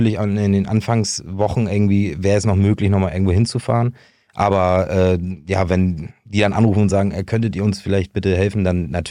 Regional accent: Sülfeld, Schleswig-Holstein, Germany; Ich bin Hamburger, genau, und in Sülfeld aufgewachsen. Das ist, ja, sag ich mal, zwischen Hamburg und Bad Segeberg.

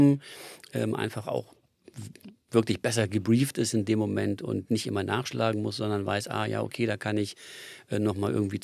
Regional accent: Grimma, Saxony, Germany; born there; Man hört es mir vielleicht an, ich bin in Grimma geboren.

